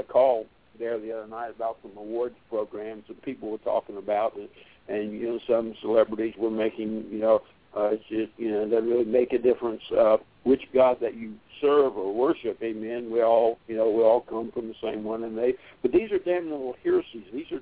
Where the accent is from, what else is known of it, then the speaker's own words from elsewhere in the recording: Indiana, United States; I'm originally from Indiana, and my wife is from here.